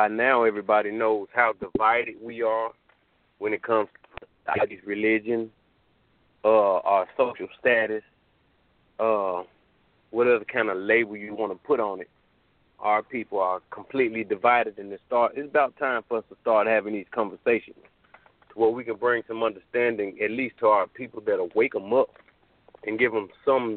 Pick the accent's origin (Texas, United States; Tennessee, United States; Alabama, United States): Tennessee, United States; Memphis; what's going on in my hometown of Memphis